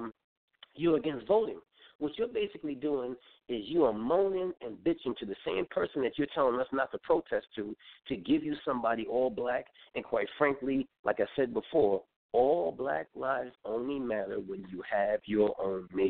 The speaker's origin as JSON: {"language": "English", "town": "Brooklyn", "region": "New York", "country": "United States", "said": "See, I'm from Coney Island in Brooklyn, New York, brothers and sisters. And Coney Island is a community with mostly black people, some Spanish black."}